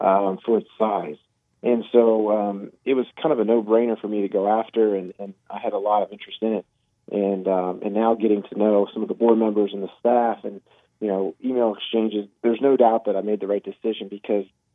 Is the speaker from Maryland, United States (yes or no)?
yes; Maryland, United States; So I grew up in Maryland, in Carroll County, Maryland.